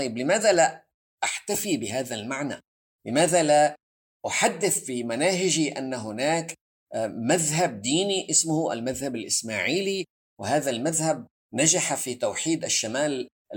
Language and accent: Arabic; Syria; الشرقية في بلادي في سوريا